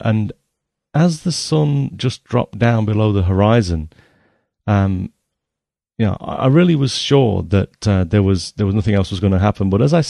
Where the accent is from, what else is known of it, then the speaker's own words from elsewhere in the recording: England, United Kingdom; This was shot close to my hometown in England